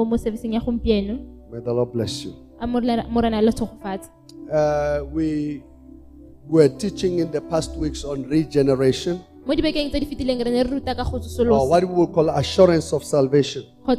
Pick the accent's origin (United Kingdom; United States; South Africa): South Africa; I am a South African.